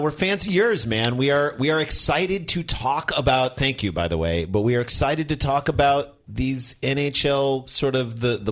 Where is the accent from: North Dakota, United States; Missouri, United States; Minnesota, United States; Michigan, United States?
Missouri, United States; St. Louis; as Blues fans, the two of us growing up in St. Louis, huge fans of St. Louis